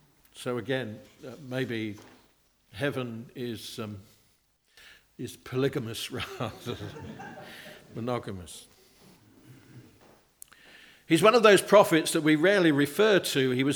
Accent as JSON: {"language": "English", "town": "Cambridge", "region": "East of England", "country": "United Kingdom", "said": "I tell people, I come from Cambridge."}